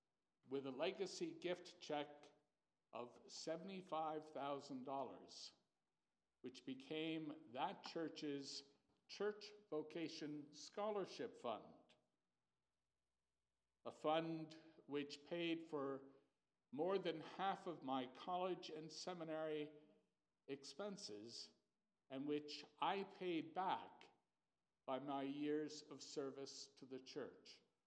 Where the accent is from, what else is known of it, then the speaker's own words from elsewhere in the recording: Poughkeepsie, New York, United States; Some of you know I grew up in the First Presbyterian Church of Poughkeepsie.